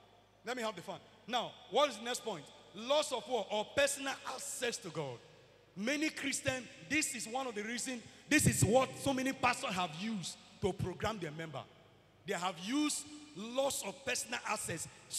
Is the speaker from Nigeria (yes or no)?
yes; Delta, Nigeria; I'm from Delta State